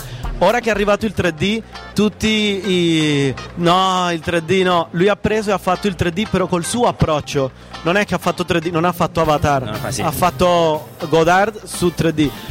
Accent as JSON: {"language": "Italian", "country": "Venezuela", "said": "come io vengo dal Venezuela e conosco casi bellissimi che si sono fatti in Venezuela"}